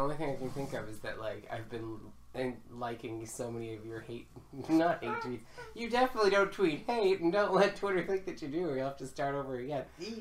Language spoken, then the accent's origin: English; Canada; We're Canadian. Winter's coming.